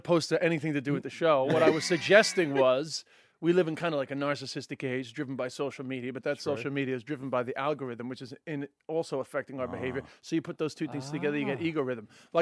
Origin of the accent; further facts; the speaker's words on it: London, United Kingdom; born there; Because I used to carry UK passport, just the simplicity, because I was born in London.